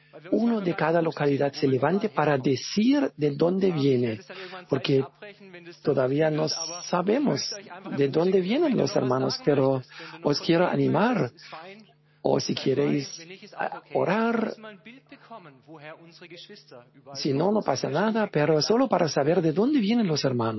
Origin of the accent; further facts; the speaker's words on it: Vietnam; Vengo de Vietnam.